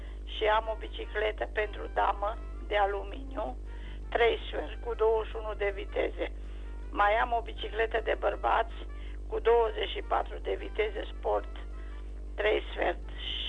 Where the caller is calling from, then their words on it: Oțelul Roșu, Caraș-Severin, Romania; sunt din Oțelul Roșu.